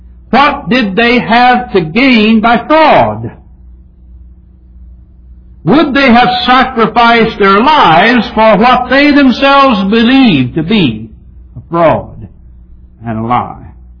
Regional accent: Missouri, United States; they were men from my home state, Missouri.

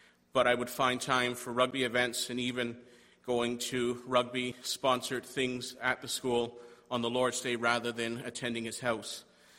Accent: Toronto, Ontario, Canada; born there; I was born in Toronto on the 2nd of April, 1991, into a mixed family.

